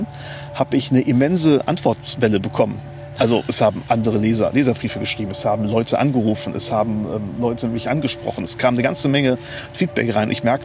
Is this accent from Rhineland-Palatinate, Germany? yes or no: yes; Neuwied, Rhineland-Palatinate, Germany; Ich komme aus der Stadt von Prinz Maximilian zu Wied. Ja, aus der Stadt des rheinischen Humboldt.